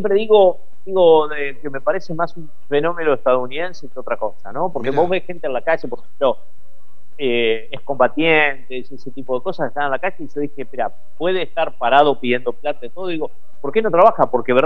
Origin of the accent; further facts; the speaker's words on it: Argentina; moved away; yo que vine de Argentina con una mano atrás y otra adelante, a mí no se me ocurriría ir a la calle.